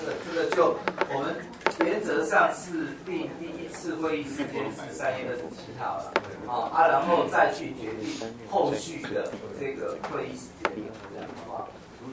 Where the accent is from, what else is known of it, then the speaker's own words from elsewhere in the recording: Chiayi County, Taiwan; 我是嘉义的阿公